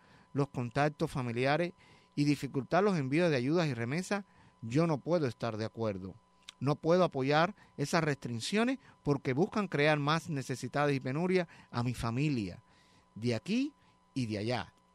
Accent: Cuba; De niño en Cuba aprendí a caminar, burbucear mis primeras palabras y jugué con aquellos amiguitos de la infancia.

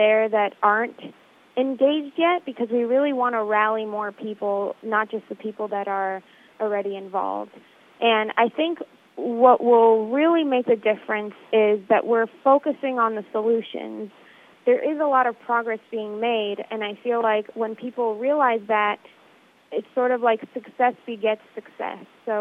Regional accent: Sarasota, Florida, United States; Well, I'm from Sarasota and so are the Citizens Climate Lobby

